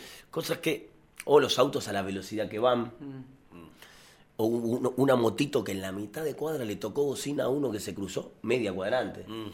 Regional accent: Argentina; lo que somos los argentinos realmente o con lo que yo era en mi barrio.

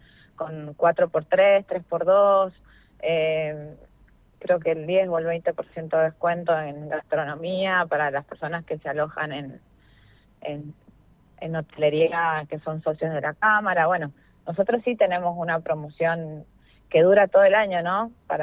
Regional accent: San Juan, Argentina; me pregunten de dónde soy, de San Juan.

